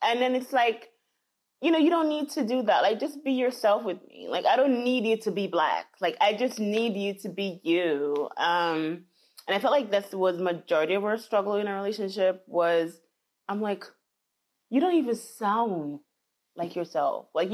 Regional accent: Jamaica; because they know I'm from Jamaica.

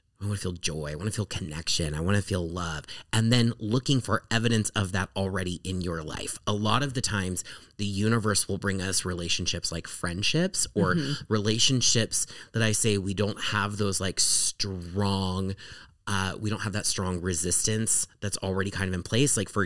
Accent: Ohio, United States; He lives in Alabama. We're from Ohio. He lives in Alabama.

